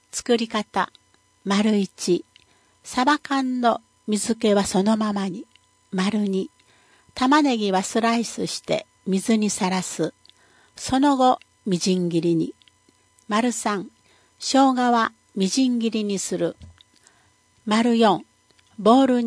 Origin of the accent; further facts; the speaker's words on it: Hawaii, United States; now in Japan; 私は出身がハワイなので、少数派なんてほとんどいませんでした。 でも沖縄では私は本当に少数派の一人です。